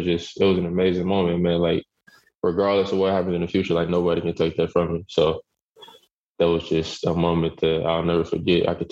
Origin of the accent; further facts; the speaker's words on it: Arkansas, United States; And growing up in Arkansas, like, I would always be in the gym